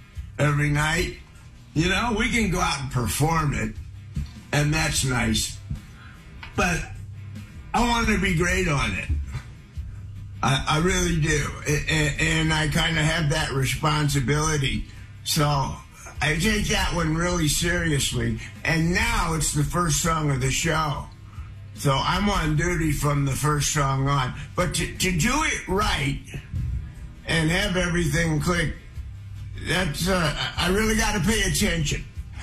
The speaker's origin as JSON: {"language": "English", "region": "Kansas", "country": "United States", "tie": "born there", "also_born_or_lived": "Ohio", "said": "I was born in Kansas, and Kansas, that's nice. Nice place to be born, period. You know? But I wound up in Ohio for like 5th and 6th and 7th g"}